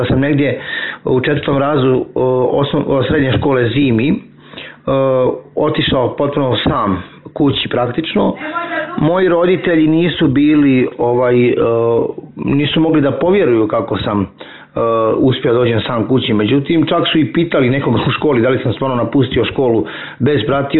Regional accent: Koceljeva, Mačva District, Serbia; born there; also born or lived in Zemun; jer sam rođen u Srbiji, u Koceljevi, mjestu između Šapca i Valjeva.

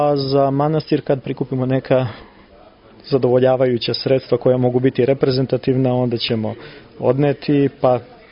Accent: Kosovo; also born or lived in Central Serbia; now in Montenegro; ja sam rođen u centralnoj Srbiji, odrastao na Kosmetu, posljednjih skoro 20 godina živim u Crnoj Gori, a poreklom sam iz Crne Gore.

